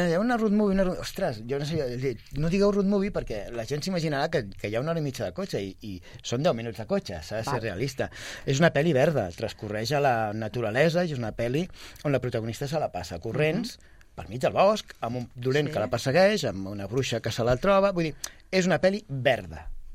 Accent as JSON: {"language": "Catalan", "town": "Sabadell", "region": "Catalonia", "country": "Spain", "tie": "born or raised there", "said": "nosaltres som fills de Sabadell"}